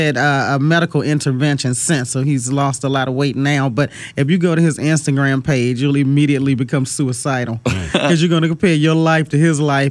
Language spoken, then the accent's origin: English; Temple Hills, Maryland, United States; I grew up right outside of D.C. in Temple Hills, Maryland.